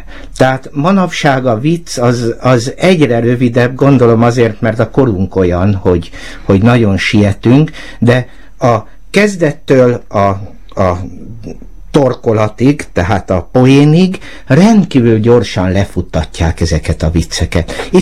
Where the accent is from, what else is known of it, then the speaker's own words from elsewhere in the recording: Szentendre, Pest, Hungary; gyerekkorom óta volt kapcsolatom, mert Szentendrén nőttem fel